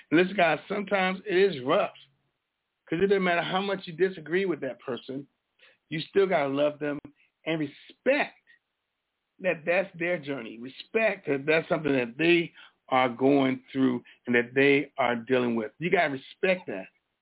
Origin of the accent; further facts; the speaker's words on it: Washington, District of Columbia, United States; I'm not from Chicago, Isaac. I'm from Washington, D.C. Come on, let's get it right.